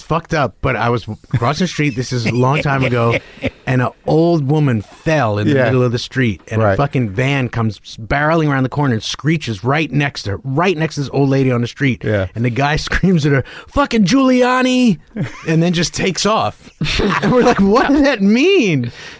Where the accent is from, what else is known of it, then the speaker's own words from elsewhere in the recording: New York City, New York, United States; I grew up in Greenwich Village. I grew up downtown, and we were just sort of left to our own...